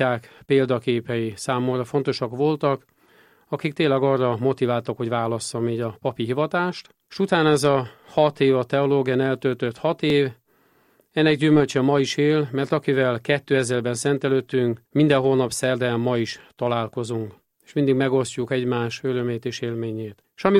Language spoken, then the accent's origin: Hungarian; Tököl, Pest, Hungary; Tökörről származom, Csepel-sziget közepéről, ez egy horvát nemzetiségű falu volt.